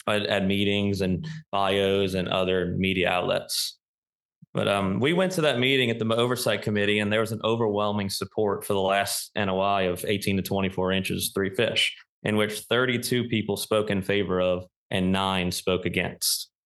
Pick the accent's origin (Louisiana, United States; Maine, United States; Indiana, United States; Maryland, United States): Louisiana, United States; But I was born and raised here in South Louisiana. This is my home.